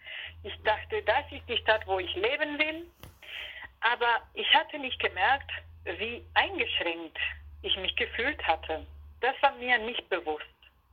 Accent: Argentina; German is a second language; moved away as an adult; now in Freiburg, Germany; Ich komme aus Argentinien und ich bin Argentinierin, aber ich bin auch seit fast 20 Jahren Freiburgerin. In Argentinien habe ich Jura studiert

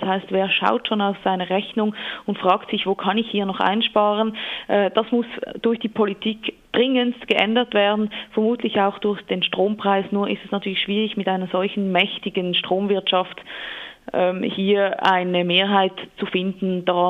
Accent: Switzerland; welcher Preis wollen wir als Schweizer da mitzahlen

